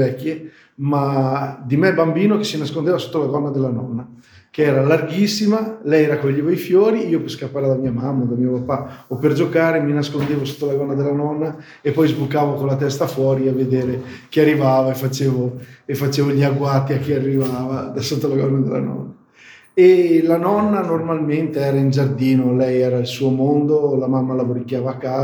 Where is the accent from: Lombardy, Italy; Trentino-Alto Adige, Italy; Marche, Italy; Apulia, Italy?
Trentino-Alto Adige, Italy; Bolzano; born there; Io sono nato a Bolzano, sì. I miei genitori no, invece. Però sono venuti su molto piccoli.